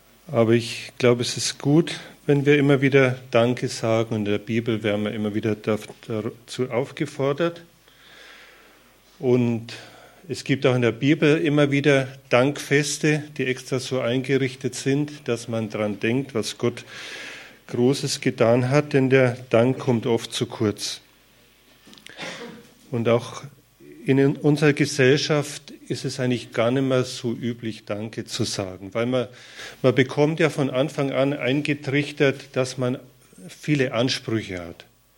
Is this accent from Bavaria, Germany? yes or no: yes; Tittmoning, Bavaria, Germany; ich komme aus Tittmoning